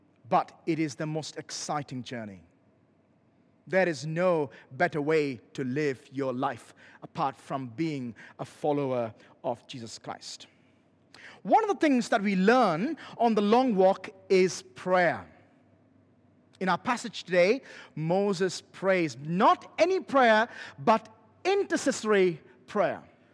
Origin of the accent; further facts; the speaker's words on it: Kerala, India; born there; And I was born in Kerala in India.